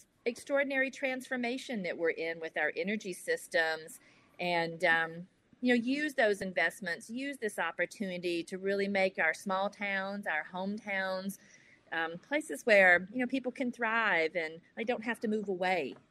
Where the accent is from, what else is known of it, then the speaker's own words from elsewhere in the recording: LaGrange, Georgia, United States; I grew up in LaGrange, Georgia, which is an predominantly rural Troup County. It's about an hour and a half south of Atlanta, right on the Georgia-Alabama line.